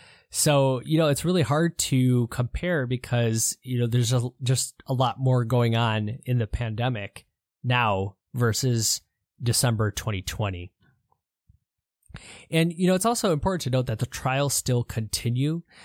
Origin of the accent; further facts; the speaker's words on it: Ann Arbor, Michigan, United States; this is a research hospital here, actually in my hometown of Ann Arbor, Michigan.